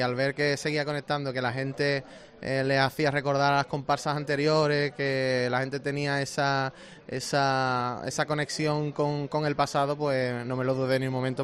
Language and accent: Spanish; Cádiz, Andalusia, Spain; al final somos gente de Cádiz que llevamos ya unos cuantos años saliendo